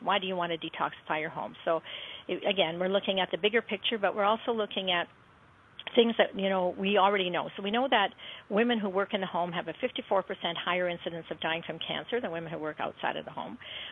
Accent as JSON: {"language": "English", "region": "Saskatchewan", "country": "Canada", "tie": "born or raised there", "said": "I grew up in Saskatchewan. It is cold over there, and we were outside all the time, like even in the winter time."}